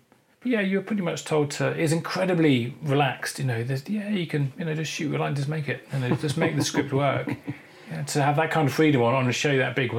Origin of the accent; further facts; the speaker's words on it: London, United Kingdom; I was from London.